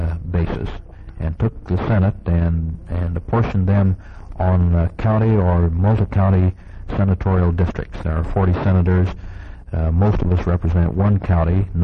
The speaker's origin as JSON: {"language": "English", "region": "California", "country": "United States", "said": "I come from Southern California."}